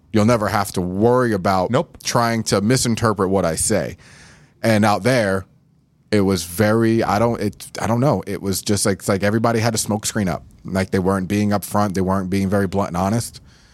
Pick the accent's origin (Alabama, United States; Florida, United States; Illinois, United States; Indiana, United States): Florida, United States; also born or lived in New York; You know, I was born in New York, raised in Florida, but I was raised by, you know, my whole family was born and raised in New York City.